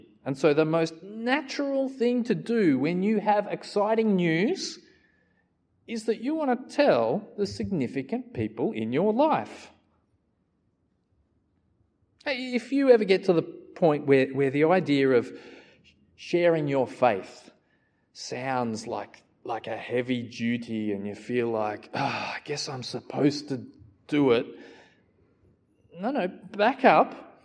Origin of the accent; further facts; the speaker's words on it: Australia; me being an Aussie, I tried to arrange an appointment.